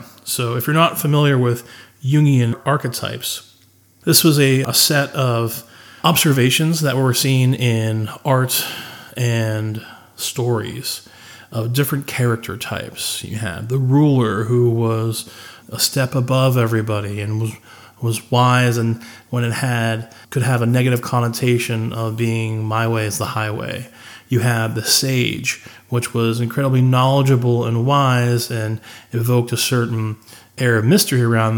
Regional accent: Pennsylvania, United States; I am from Central Pennsylvania, and there is a growing debate that we all love to talk about in Central PA.

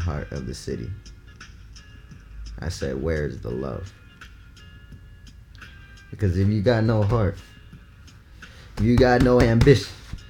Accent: Massachusetts, United States; From someone who's not from California, who was born and raised in Massachusetts, and has always wanted to go to California

